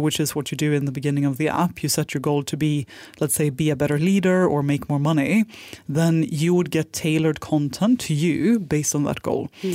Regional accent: Sweden; moved away as an adult; now in Singapore; the small town that I grew up in Sweden.

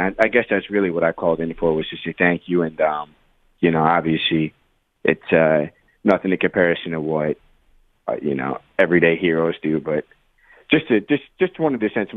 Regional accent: Philadelphia, Pennsylvania, United States; I've called you before, and you know, I'm from Philadelphia.

